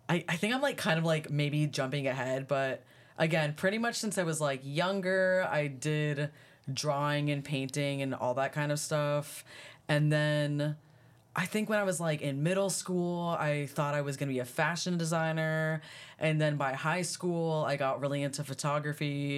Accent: Arlington, Virginia, United States; I'm originally from the DC metropolitan area. I'm from Arlington, Virginia, and I went to school in Richmond, Virginia.

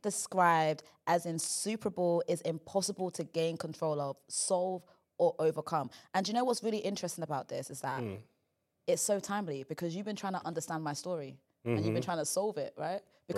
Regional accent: Ghana; born there; Okay, I was born in Ghana.

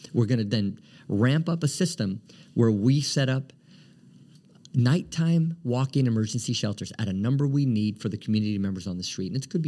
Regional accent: Portland, Oregon, United States; So I grew up in North Portland, you know, hard scrabble upbringing. We were poor.

